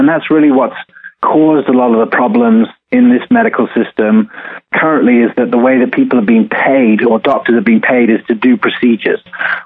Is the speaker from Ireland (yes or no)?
no; United Kingdom; in the UK where I grew up